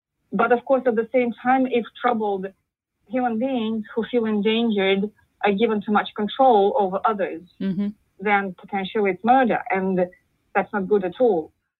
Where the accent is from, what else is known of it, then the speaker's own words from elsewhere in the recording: Moscow, Russia; I was born in Moscow, and my childhood was actually pretty happy.